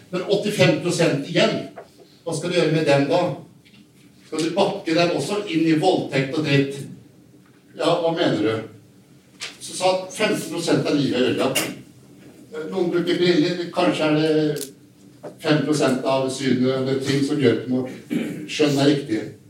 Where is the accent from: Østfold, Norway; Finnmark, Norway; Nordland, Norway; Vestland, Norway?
Østfold, Norway; Sarpsborg; Så husker jeg fint at jeg kom hit da, helt fra Sarpsborg.